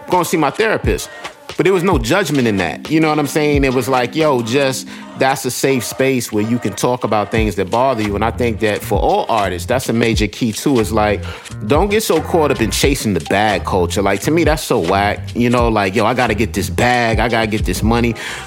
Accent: Queens, New York, United States; I know growing up in the hood, like, I grew up in Southside, Queens. It was very violent.

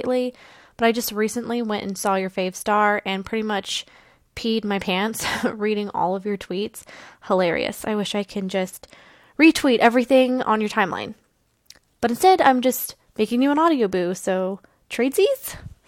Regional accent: United States; And also, I'm American.

